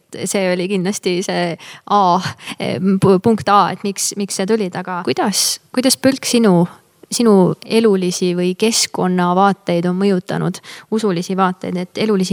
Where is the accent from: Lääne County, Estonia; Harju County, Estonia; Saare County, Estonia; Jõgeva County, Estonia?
Jõgeva County, Estonia; Põltsamaa; Mina olen Põltsamaalt